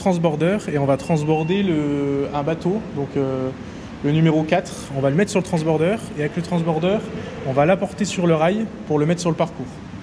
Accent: Grand Est, France; Ah non, moi je suis de Haute-Marne, je habite près de Chaumont.

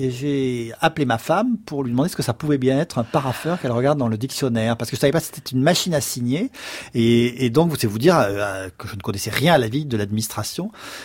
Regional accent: Montpellier, Occitanie, France; Donc j'ai grandi à Montpellier et donc il était plus facile d'aller à Florence ou même à Rome que d'aller à Paris.

